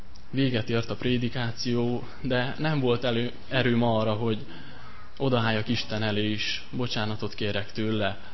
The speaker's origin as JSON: {"language": "Hungarian", "town": "Szilágybagos", "region": "Sălaj", "country": "Romania", "said": "Szilágy Bagosról jöttem"}